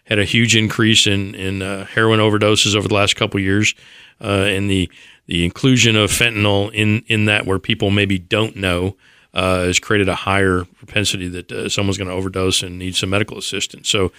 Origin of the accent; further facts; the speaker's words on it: Detroit, Michigan, United States; I know Chief Craig, and I grew up in Detroit